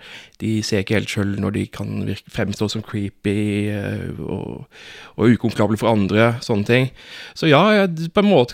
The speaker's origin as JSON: {"language": "Norwegian", "town": "Fevik", "region": "Agder", "country": "Norway", "said": "Jeg kommer jo fra Fevik, Breivik, ja, ja, der de hadde såkalt Breivik-slaget."}